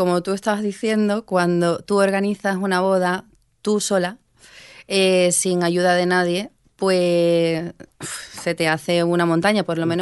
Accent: San Sebastián, Basque Country, Spain; born there; porque nací en San Sebastián

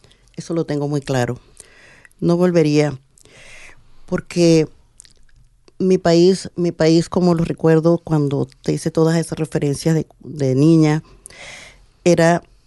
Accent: Venezuela; Me vine de Venezuela con el corazón partido en mil pedazos.

